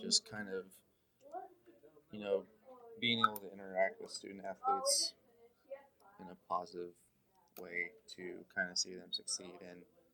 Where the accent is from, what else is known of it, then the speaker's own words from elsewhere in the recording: Lenexa, Kansas, United States; also born or lived in Arkansas; Well, I'm originally from Lenexa, so it's basically back home.